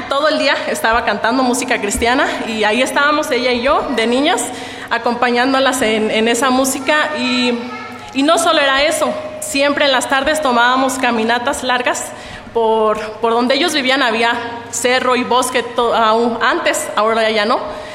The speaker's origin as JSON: {"language": "Spanish", "town": "Pátzcuaro", "region": "Michoacán", "country": "Mexico", "said": "somos de Pátzcuaro y mis abuelos llegaron ahí a vivir hace muchos años. Mis papás ahí se casaron, mis tíos también, pero después mis abuelos se mudaron a Morelia"}